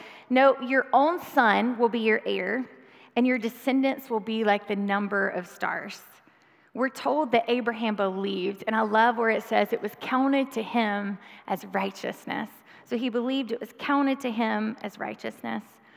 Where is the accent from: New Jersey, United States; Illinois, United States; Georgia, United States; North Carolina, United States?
North Carolina, United States; Hickory; I am from Hickory.